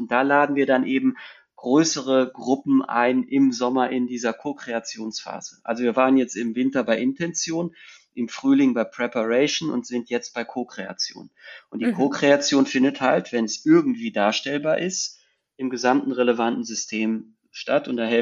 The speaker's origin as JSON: {"language": "German", "town": "Cologne", "region": "North Rhine-Westphalia", "country": "Germany", "said": "Und ich bin ja aus Köln"}